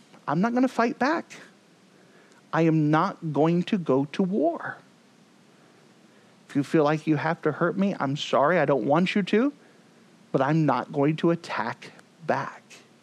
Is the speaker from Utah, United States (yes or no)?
no; Texas, United States; I mean, I'm from Texas. This is like ingrained in us.